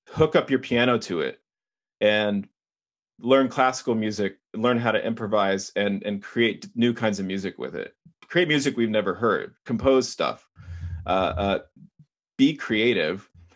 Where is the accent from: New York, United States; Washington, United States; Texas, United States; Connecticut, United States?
Texas, United States; I'm from Texas, and it's the most caloric thing you can possibly eat.